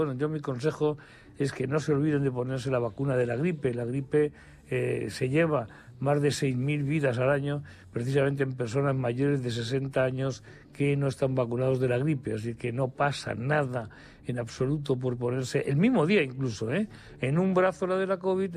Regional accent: Spain; como muchos españoles

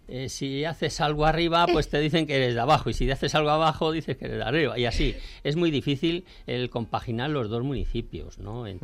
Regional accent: Zarzalejo, Community of Madrid, Spain; born there; Sí, sí, yo soy nacido en Zarzalejo, de los que nacíamos en las casas todavía, ¿no?

